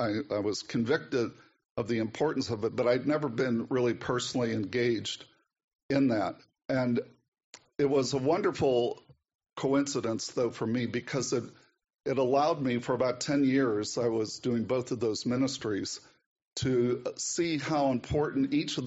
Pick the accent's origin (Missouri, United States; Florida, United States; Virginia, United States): Missouri, United States; St. Louis; now in Kansas City, United States; I'm from the Archdiocese of St. Louis originally. I'm in Kansas City, Kansas now.